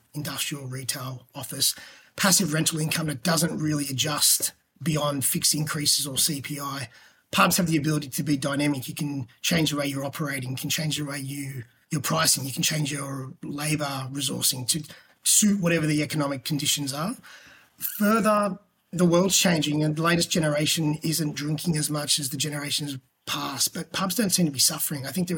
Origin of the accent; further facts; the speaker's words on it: Australia; growing up in Australia, who doesn't love a pub?